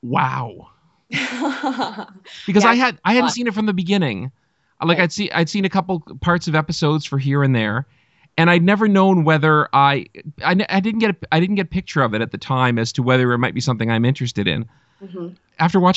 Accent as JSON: {"language": "English", "town": "Hamilton", "region": "Ontario", "country": "Canada", "said": "I'm from Hamilton, Ontario. I'm not too far from Six Nations here in Ontario."}